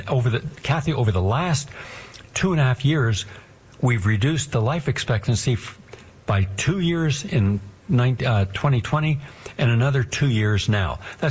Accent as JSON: {"language": "English", "town": "Parkersburg", "region": "West Virginia", "country": "United States", "tie": "born or raised there", "said": "I went to my hometown in Parkersburg and I gave a whole shopping bag to my mother"}